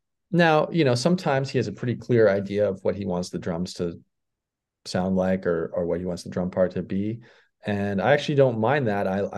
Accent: Saskatoon, Saskatchewan, Canada; it's actually just a neighborhood in Saskatoon, right across the river from downtown. That's where I grew up and lived for most of my life.

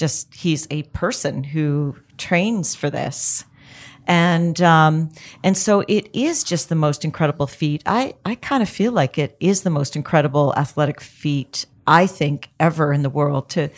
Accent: Canada; I'm Canadian.

